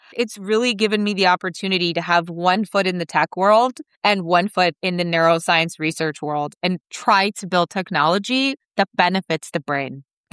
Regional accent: Toronto, Ontario, Canada; my parents immigrated from Jamaica. And they came to Toronto. I was born and raised in Toronto.

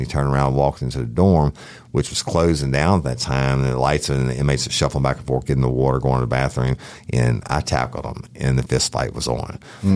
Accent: Clinton, Louisiana, United States; I was born and raised in Clinton where my grandfather was a judge, but West Feliciana butts up to it.

